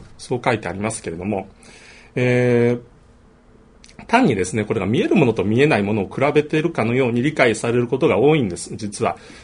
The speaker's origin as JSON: {"language": "Japanese", "town": "Tojo", "region": "Hiroshima", "country": "Japan", "tie": "born or raised there", "said": "私の故郷である広島の山奥の東条という町"}